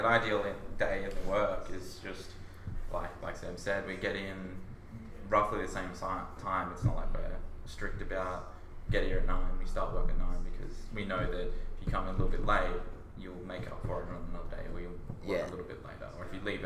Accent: Brunswick Heads, New South Wales, Australia; I come from Brunswick, Byron area.

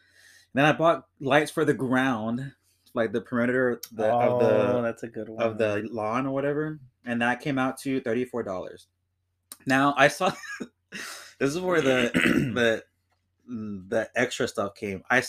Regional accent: Houston, Texas, United States; also born or lived in Pasadena / Kingsville; I never experienced snow that much in my life growing up in Texas, Houston, Pasadena, Kingsville, I think overall I experienced it like three times.

